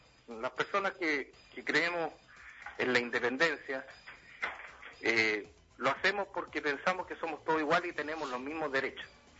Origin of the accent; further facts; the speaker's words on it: Chile; somos todos chilenos.